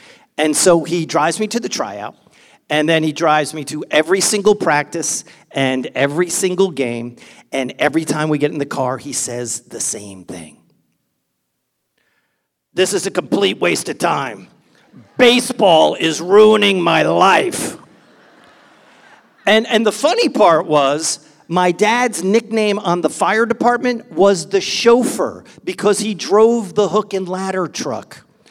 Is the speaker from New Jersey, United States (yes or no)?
yes; Linden, New Jersey, United States; we made it into the Little League championship game in my hometown, Linden, New Jersey.